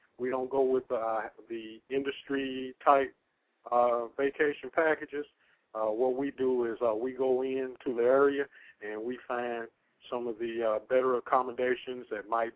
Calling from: Atlanta, Georgia, United States; I'm calling from Atlanta, Georgia.

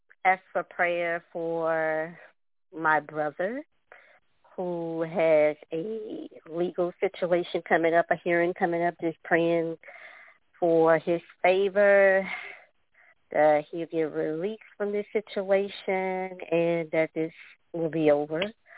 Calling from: Louisiana, United States; calling from Louisiana.

